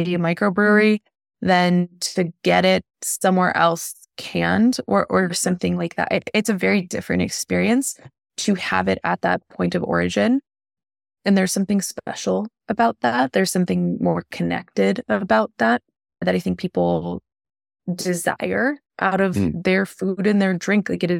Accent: East Coast, United States; now in Colorado, United States; I know when I grew up on the East Coast, I had never heard of mead until I moved to Colorado and was in Palisade.

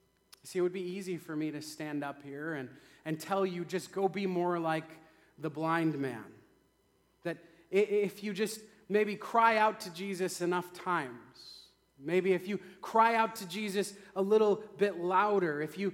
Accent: Minot, North Dakota, United States; It happened while I was the youth director at the church I grew up in Minot.

